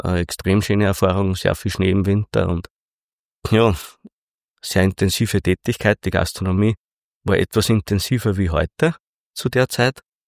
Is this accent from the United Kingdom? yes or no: no; Reichraming, Upper Austria, Austria; also born or lived in Steyr; Also ich bin geboren in Steyr und aufgewachsen im Ennstal. Mein Elternhaus steht in Reichraming.